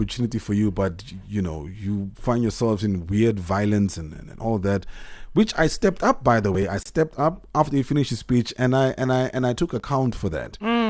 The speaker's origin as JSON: {"language": "English", "town": "Walvis Bay", "region": "Erongo", "country": "Namibia", "said": "I'm actually from Walvis Bay."}